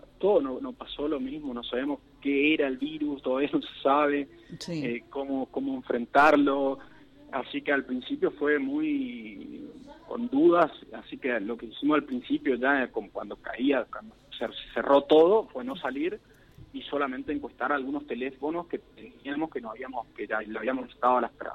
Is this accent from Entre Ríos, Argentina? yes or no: no; Corrientes, Argentina; Si bien somos todos correntinos, pero estamos en distintos lugares